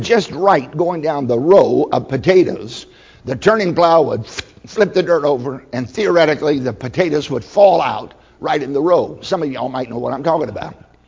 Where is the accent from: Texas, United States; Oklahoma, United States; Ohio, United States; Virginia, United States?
Virginia, United States; I grew up in Southside, Virginia. My parents grew enough Irish potatoes to feed the entire county.